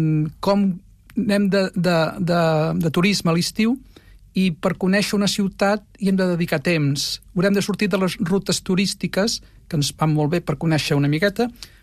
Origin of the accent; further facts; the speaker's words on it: Catalonia, Spain; jo soc d'Osona